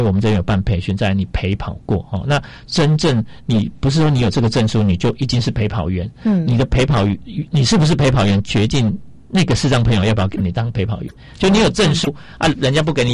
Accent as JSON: {"language": "Chinese", "country": "Taiwan", "said": "我们台湾人"}